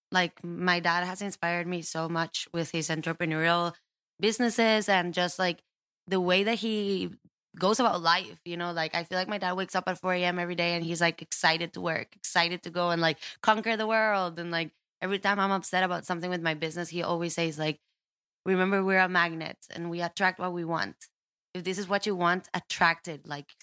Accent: Costa Rica; So I was born and raised in Costa Rica. My family lives in San Jose.

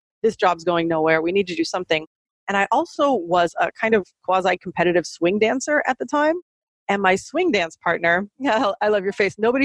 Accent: Illinois, United States; from where I'm from, a small town in Southern Illinois, you didn't just necessarily up

